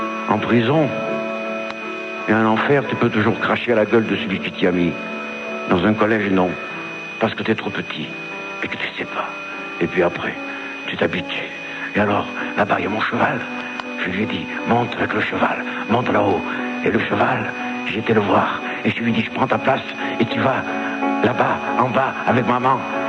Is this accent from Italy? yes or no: yes; Italy; moi, demain matin, je pars chez moi, en Italie